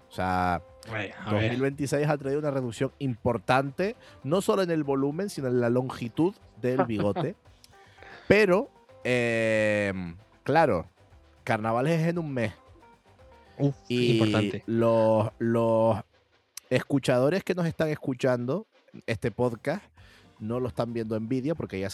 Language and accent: Spanish; Canary Islands, Spain; yo en mi tierra, en Tenerife